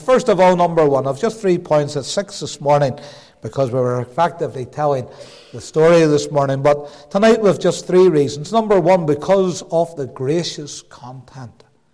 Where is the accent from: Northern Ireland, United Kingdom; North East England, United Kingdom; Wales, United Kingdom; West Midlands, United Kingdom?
Northern Ireland, United Kingdom; Belfast; accent: Belfast; My Belfast accent shouting at you a little bit tonight